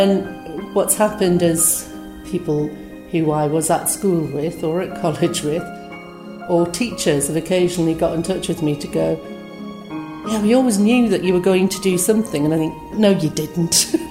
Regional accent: Newcastle, North East England, United Kingdom; I grew up in Newcastle, obviously.

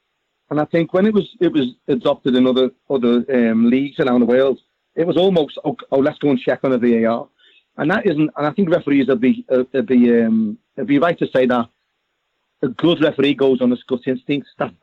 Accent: Liverpool, North West England, United Kingdom; Being born and bred in Liverpool

